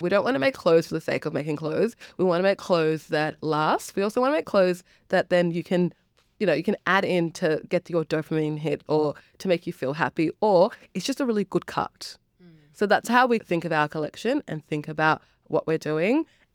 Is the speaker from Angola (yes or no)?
yes; Angola; We're not from Kenya, but we are from Angola.